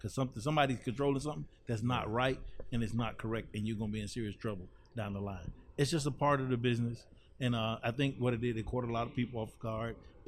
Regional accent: Miami, Florida, United States; I'm not from Silicon Valley, I'm from the 305

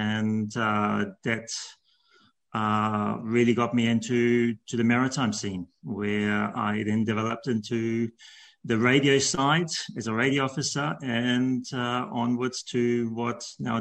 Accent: New Zealand; I'm from a pretty mixed background. I come from New Zealand. So I grew up in New Zealand, although my parents are from Europe, from Germany and Netherlands. So I grew up with various languages and in various different places.

